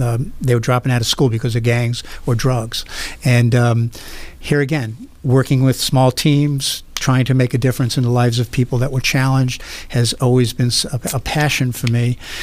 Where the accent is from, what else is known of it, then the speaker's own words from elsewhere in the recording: Brooklyn, New York, United States; moved away as an adult; now in Buffalo, United States; I did not grow up in Western New York. I grew up in Brooklyn, New York. I came here as a college student, undergraduate student, to attend the University of Buffalo.